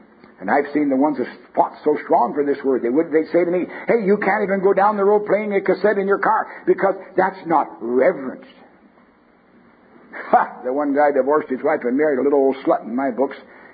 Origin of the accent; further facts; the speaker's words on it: Canada; born there; I was born in Canada. We had to register our armaments every time you bought something.